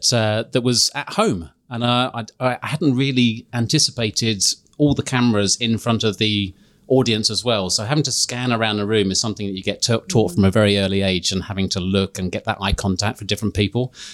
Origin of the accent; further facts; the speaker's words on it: Minnesota, United States; And I should point out that while I said I am from Minnesota